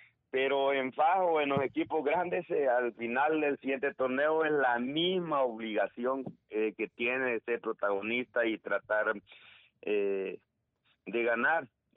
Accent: El Salvador; nosotros como salvadoreños lo que nos queda es apoyarnos

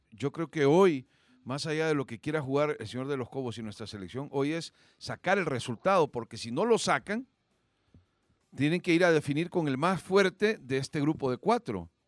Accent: El Salvador

